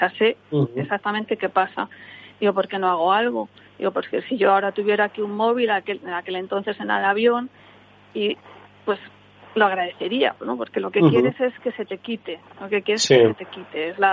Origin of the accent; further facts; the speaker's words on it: Madrid, Community of Madrid, Spain; moved away as an adult; now in Germany; Yo soy de Madrid y me vine a Alemania hace muchísimo tiempo porque me pilló la época, otra época mala, y entonces no encontraba trabajo y me vine para acá.